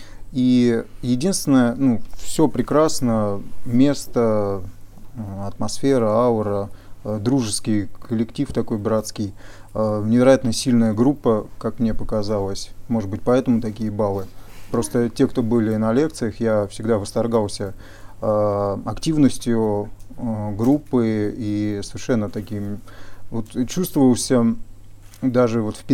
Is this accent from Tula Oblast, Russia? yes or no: yes; Tula, Tula Oblast, Russia; я из Тулы.